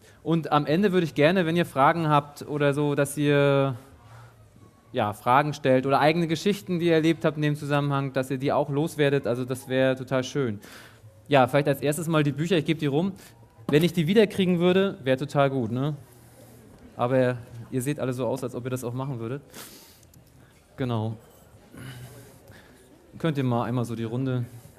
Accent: Rostock, Mecklenburg-Vorpommern, Germany; bin aus Rostock und hier in Ostdeutschland groß geworden.

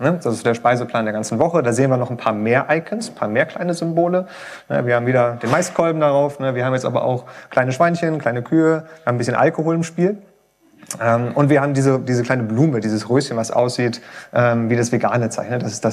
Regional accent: Hanover, Lower Saxony, Germany; ich bin 33 Jahre alt, ich komme aus Hannover, bin da aufgewachsen, wohne da mittlerweile auch wieder, habe aber hier in Lübeck studiert vor mittlerweile einigen Jahren.

